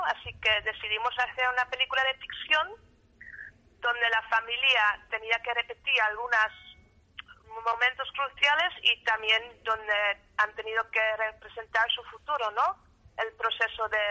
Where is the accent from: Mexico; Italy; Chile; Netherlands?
Netherlands; yo soy media española, media holandesa, pero estoy viviendo toda mi vida en Holanda ya.